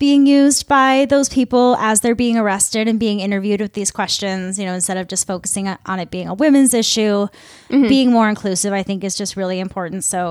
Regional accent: Midwest, United States; I'm from the Midwest. We have so many names like this.

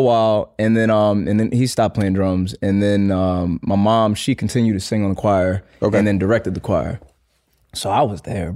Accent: Marlton, New Jersey, United States; Yup. Marlton, New Jersey.

